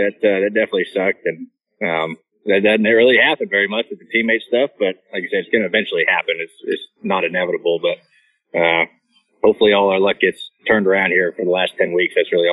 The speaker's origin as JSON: {"language": "English", "region": "Ohio", "country": "United States", "said": "I'm from Ohio, so I'm a big Ohio State fan"}